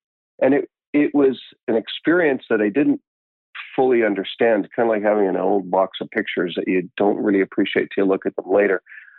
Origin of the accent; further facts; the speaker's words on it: Vancouver, British Columbia, Canada; Yeah, I grew up in the Vancouver area, and I know we've got a pretty local listenership. 51 years in New Westminster. I'm an old fart now.